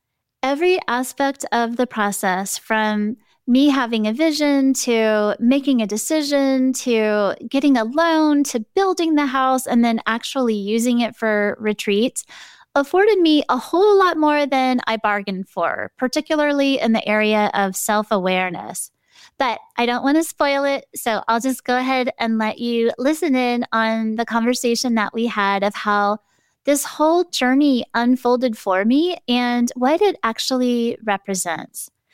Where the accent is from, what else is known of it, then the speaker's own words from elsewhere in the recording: Houston, Texas, United States; And so Port Aransas was special to me because as a little girl, I grew up in Houston, Texas, which is very close to Galveston.